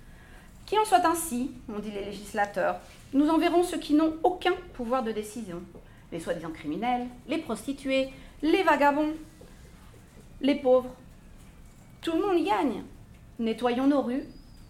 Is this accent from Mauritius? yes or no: no; France; je suis française, mais je ne fais jamais de conférences en français.